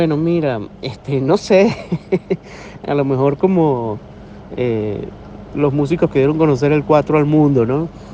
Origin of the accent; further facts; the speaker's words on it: Venezuela; con nuestra esencia como venezolanos